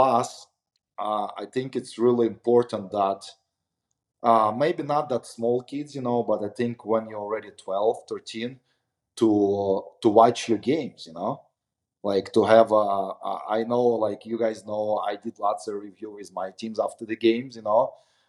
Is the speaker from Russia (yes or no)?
yes; Russia; English is a second language; I have a really great coaches when I grew up in Russia.